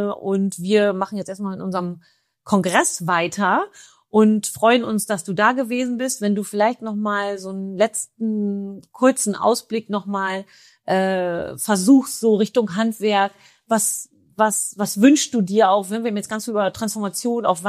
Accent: Lower Saxony, Germany; wir kommen aus dem Emsland, mögen das sehr, es muss nicht einmal alles groß sein, aber es ist sehr, sehr wertvoll.

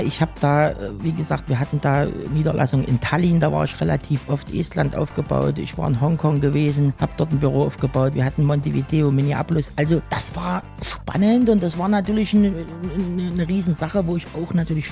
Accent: Gera, Thuringia, Germany; Also, ich bin 1981 in Gera geboren und bis heute auch wohnhaft in Gera. Ja, eine wunderschöne Kindheit, sage ich mal, in Gera verbracht zu DDR-Zeiten

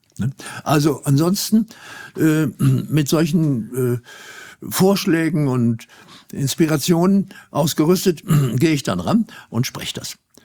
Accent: Germany; first language German

